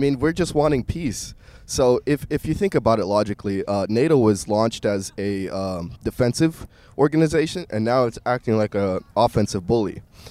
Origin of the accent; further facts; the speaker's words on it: North Carolina, United States; I'm coming from North Carolina.